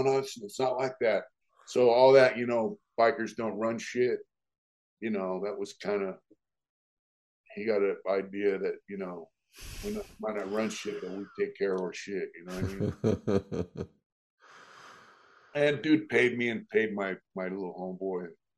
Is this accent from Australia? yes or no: no; San Diego, California, United States; I told him, look, we're from San Diego.